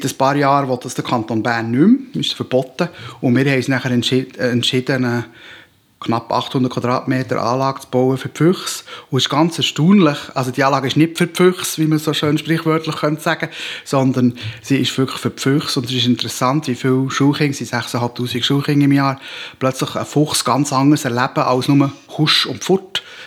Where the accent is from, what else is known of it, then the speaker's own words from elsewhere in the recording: Egypt; also born or lived in Canada; Ich bin ursprünglich in Kanada geboren, in Ägypten aufgewachsen